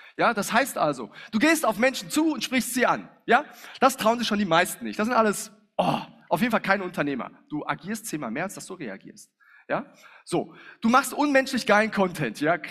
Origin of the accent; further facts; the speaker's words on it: North Rhine-Westphalia, Germany; now in Palma, Spain; Ich komme aus dem Ruhrpott, ja. Bin zwar nach Palma ausgewandert, aber der Ruhrpott nicht aus mir.